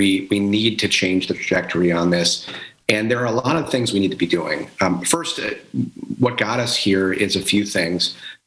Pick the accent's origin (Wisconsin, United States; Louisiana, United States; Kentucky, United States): Wisconsin, United States; Oshkosh; also born or lived in Fond du Lac, United States; In terms of me, I grew up in Oshkosh and Fond du Lac.